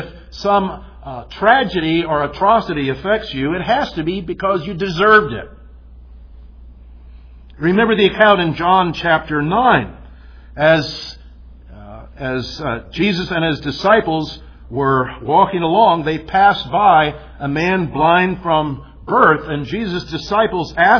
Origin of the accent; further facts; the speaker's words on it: United States; I came from Tornado Alley.